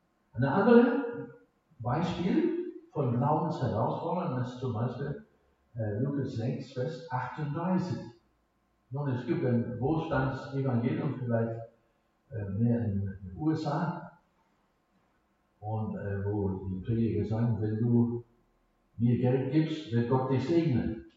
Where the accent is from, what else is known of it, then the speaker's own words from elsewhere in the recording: Scotland, United Kingdom; German is a second language; now in Germany; Und ich als Schotte, wenn ich das so lese, ist dann klar